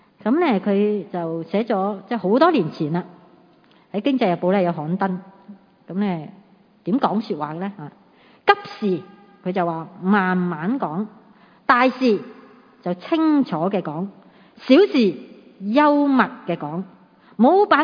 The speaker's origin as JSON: {"language": "Cantonese", "country": "China"}